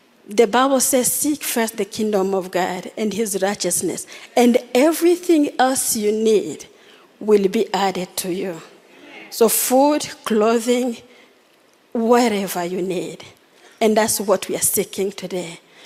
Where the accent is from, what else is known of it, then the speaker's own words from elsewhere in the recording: DR Congo; English is a second language; moved away as an adult; So I come from where, I come from Congo. I came here as a refugee, and then my husband and I, we came to C